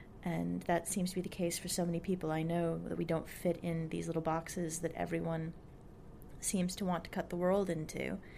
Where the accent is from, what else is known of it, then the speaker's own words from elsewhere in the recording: Fairfax County, Virginia, United States; born there; When I was born in Fairfax County